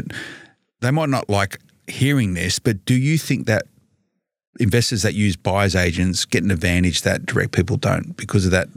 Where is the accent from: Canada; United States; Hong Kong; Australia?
Australia; Queensland; accent: Queensland; This is a It's my Queensland accent, right?